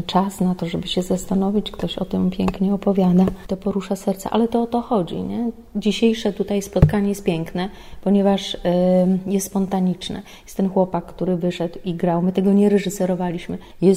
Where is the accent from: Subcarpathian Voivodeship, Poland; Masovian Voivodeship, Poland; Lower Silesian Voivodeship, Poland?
Lower Silesian Voivodeship, Poland; Wrocław; jestem z Wrocławia